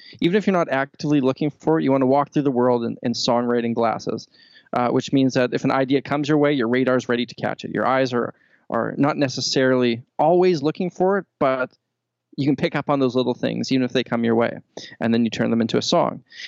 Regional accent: Winnipeg, Manitoba, Canada; growing up in Winnipeg

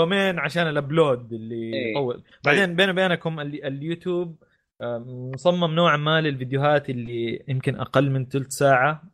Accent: Saudi Arabia; عموما كسعودي جيمر فود الواحد ينوع

